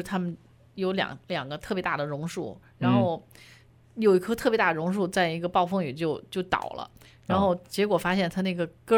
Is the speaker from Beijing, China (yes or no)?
yes; Beijing, China; 我是北京来的